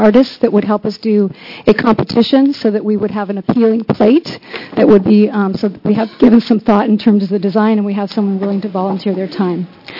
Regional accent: Oregon, United States; I come from Central Oregon, and I have a great appreciation for outdoor recreation.

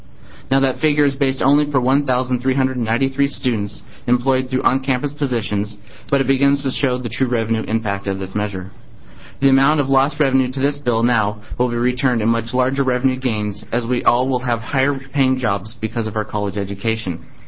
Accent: Redmond, Oregon, United States; and I am also from Redmond, Oregon.

